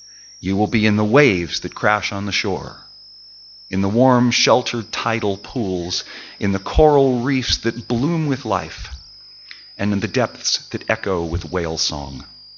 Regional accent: Baltimore, Maryland, United States; native of my hometown of Baltimore, and indeed a graduate of my very seminary.

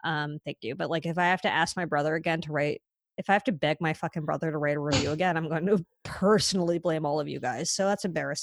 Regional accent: United States; I'm definitely not proud to be an American.

